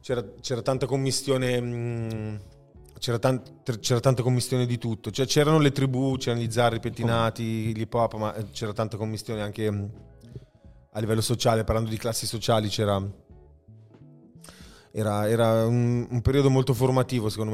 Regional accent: Milan, Lombardy, Italy; Sicuramente io sono cresciuto in Moscova. Il Parco Sempione come luogo di tutto.

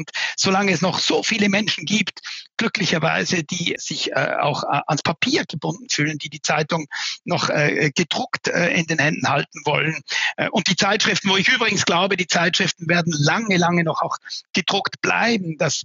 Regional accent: Switzerland; Darüber hinaus bin ich Schweizer.

